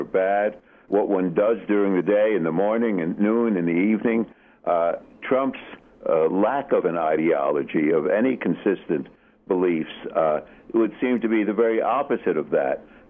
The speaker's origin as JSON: {"language": "English", "country": "United States", "said": "I'm an American psychiatrist talking to you on a telephone now"}